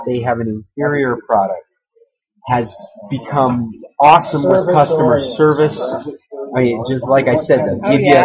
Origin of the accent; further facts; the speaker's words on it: Anchorage, Alaska, United States; I grew up in Anchorage.